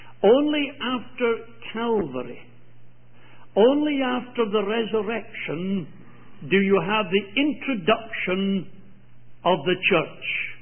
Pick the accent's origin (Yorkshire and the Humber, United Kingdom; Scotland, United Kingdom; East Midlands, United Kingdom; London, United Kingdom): Scotland, United Kingdom; I may be a Britisher by birth, but I'm not English. I may speak the language, and we maintain that in our country we speak it better than those south of the border.